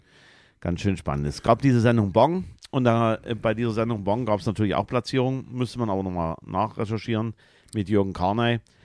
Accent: East Germany, Germany; da ich persönlich meine Kindheit auch in DDR-Zeiten verlebt habe

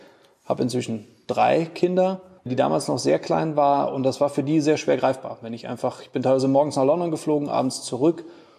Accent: Germany; accent: Rhineland; now in St. Blasien, Germany; Man hört sofort, ich bin Rheinländer. Ich bin kein gebürtiger Schwarzwälder. Meine Frau und ich sind aber vor nunmehr 10 Jahren hierher gezogen, weil meine Frau eben aus diesem Ort hier stammt.

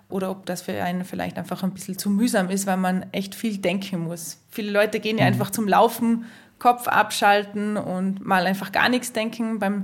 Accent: Salzburg, Austria; born or raised there

